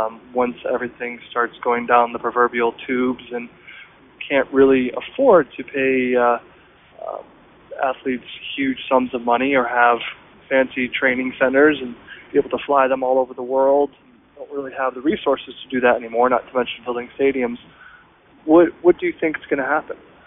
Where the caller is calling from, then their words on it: Philadelphia, Pennsylvania, United States; I'm calling from Philadelphia.